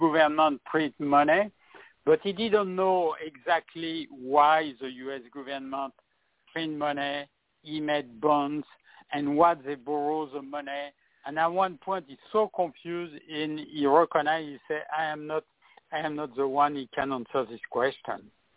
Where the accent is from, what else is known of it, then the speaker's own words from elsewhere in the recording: France; English is a second language; because me, which I am not an American, I am French, like Peter said at the beginning